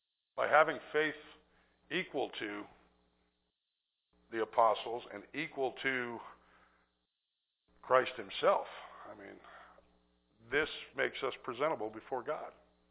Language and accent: English; Bronx, New York, United States; I'm from the Bronx, folks. I didn't think I was ever going to get that anything like that in my life.